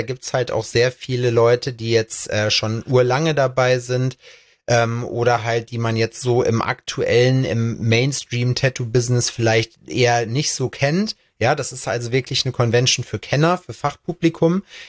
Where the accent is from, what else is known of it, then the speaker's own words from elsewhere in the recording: Aachen, North Rhine-Westphalia, Germany; als Aachener Jung